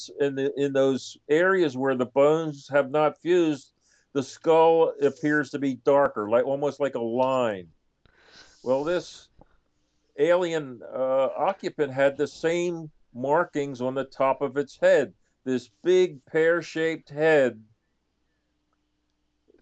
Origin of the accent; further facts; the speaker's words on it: Philadelphia, Pennsylvania, United States; Now, I'm born and raised in Philadelphia, an eastern city